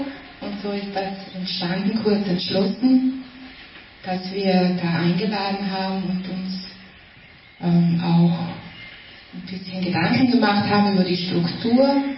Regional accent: Trentino-Alto Adige, Italy; Herzlich grüß Gott, sagt man bei uns in Südtirol, zu den Non-Dualitäts-Austauschfahren.

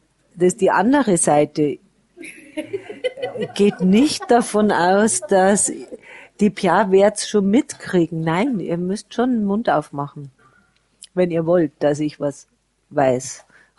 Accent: Bavaria, Germany; bei uns in Bayern

